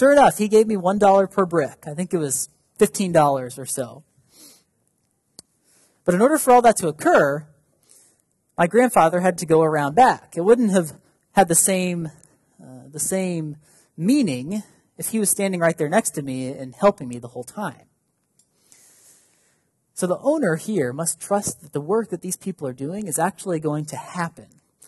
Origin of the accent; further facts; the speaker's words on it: Paxton, United States; They live up at Bales Lake, so it was pretty close to me when I was growing up in Paxton.